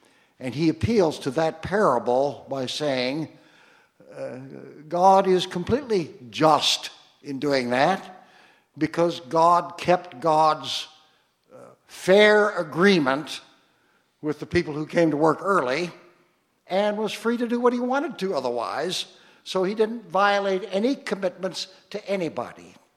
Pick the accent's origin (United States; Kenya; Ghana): United States; Missouri; And I want to say, Larry, that I'm sorry I'm not from Iowa. I am from Missouri.